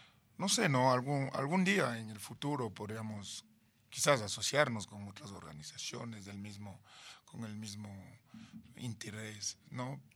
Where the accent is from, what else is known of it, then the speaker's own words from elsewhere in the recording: Cameroon; porque le preguntan de dónde eres, desde Camerún, ¿dónde queda eso? Me ha tocado.